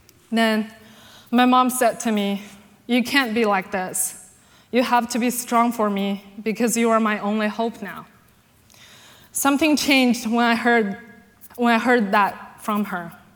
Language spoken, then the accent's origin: English; China; I grew up in China in an atheist family, being taught there's no God and only superstitious or educated people have a faith in God.